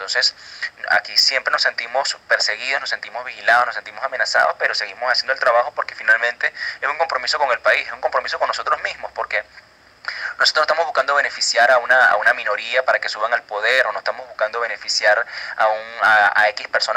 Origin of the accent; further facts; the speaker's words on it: Venezuela; estamos ligados al pueblo venezolano y somos pueblo venezolano, somos gente de a pie